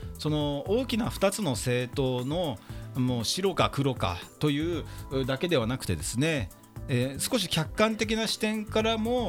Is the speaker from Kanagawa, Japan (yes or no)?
yes; Yokohama, Kanagawa, Japan